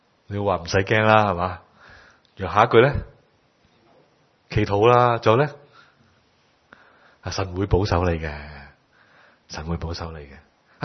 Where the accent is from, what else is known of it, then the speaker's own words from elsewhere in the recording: China; now in New Zealand; 好像我們中國人在紐西蘭的地方，那個時候有些不同的羅馬人比較的管治和我們這裡有些不同。